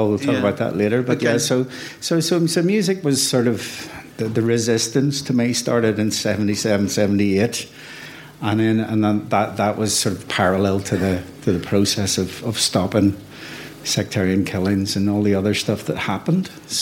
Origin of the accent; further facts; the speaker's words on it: Belfast, Northern Ireland, United Kingdom; born there; I was born in 1961 in Belfast.